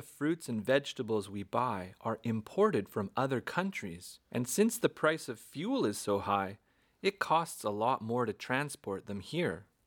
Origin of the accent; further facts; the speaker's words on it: Western Canada, Canada; when I was growing up in Western Canada, this was an uncommon sight.